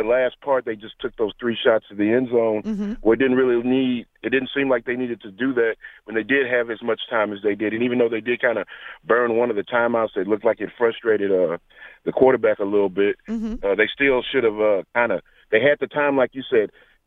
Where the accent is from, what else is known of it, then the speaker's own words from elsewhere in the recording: Texas, United States; Yes, ma'am. I'm from Texas.